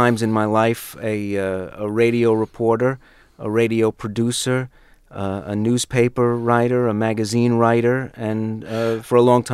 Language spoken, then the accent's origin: English; Brooklyn, New York, United States; In Brooklyn.